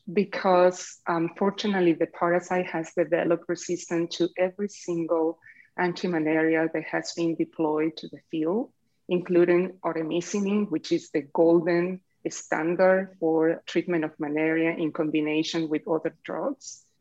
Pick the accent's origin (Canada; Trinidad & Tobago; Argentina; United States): Argentina; because I'm originally from Argentina. And back home, one of my aunts, they own a pharmacy.